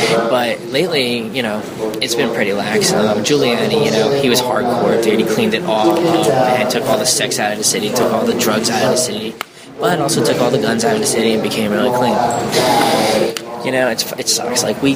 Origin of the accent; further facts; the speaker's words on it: New Jersey, United States; Yeah. Well, look, I'm from Jersey, all right? So I like Cali, but...